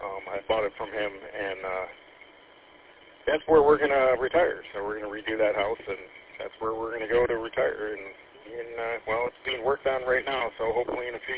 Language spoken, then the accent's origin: English; Troy, Michigan, United States; I graduated high school in Troy in southeast Michigan. I currently am in Birch Run